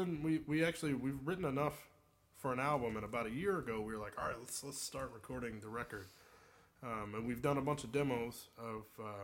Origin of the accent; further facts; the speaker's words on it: North Carolina, United States; Hey, I'm from North Carolina. That's how we talk.